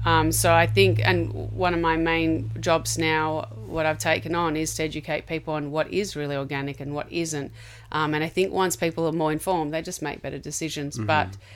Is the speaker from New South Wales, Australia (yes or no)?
yes; Sydney, New South Wales, Australia; I'm from Sydney